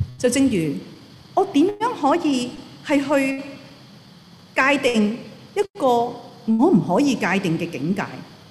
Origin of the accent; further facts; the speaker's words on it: Chaozhou, Guangdong, China; 我是潮州人，是真的，我真的是潮州人的。